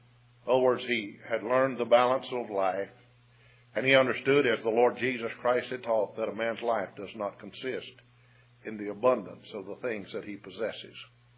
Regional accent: Texas, United States; And I'd always have to deal with that in some fashion since I'm from Texas.

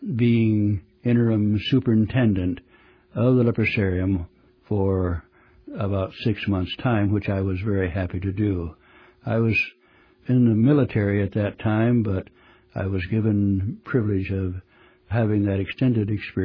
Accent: Findlay, Ohio, United States; Well, I was born and raised near Findlay, Ohio.

